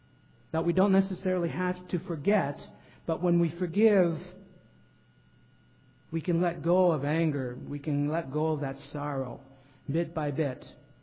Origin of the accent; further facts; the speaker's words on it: South Dakota, United States; Just in a community north of where I grew up in South Dakota, they've had complete crop loss already